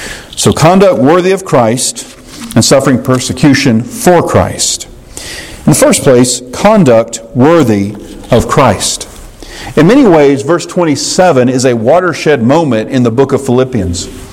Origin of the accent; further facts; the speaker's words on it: Powder Springs, Georgia, United States; I grew up in Powder Springs. My parents lived in Powder Springs from the moment I was born.